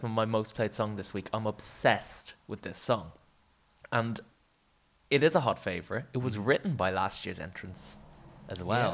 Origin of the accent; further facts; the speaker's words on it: Ireland; accent: Irish; Now, full disclosure, guys, I don't know if you can tell by the accents. We're not quite 33 yet, but we're Irish.